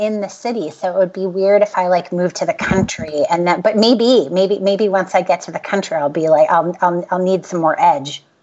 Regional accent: New York, United States; I was born in the city and then raised in the suburbs right outside of New York City. And then you moved back to the city.

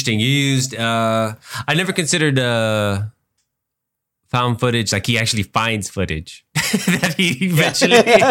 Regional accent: Texas, United States; we're from the Rio Grande Valley. There's not a lot of movie access, but we were able to, fortunate to where we had internet where we lived.

